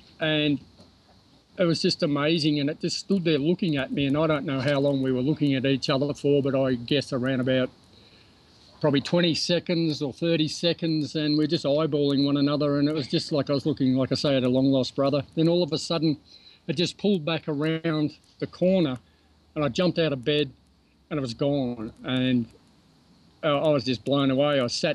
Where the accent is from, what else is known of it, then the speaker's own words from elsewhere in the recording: Melbourne, Victoria, Australia; I'm from Melbourne, Australia.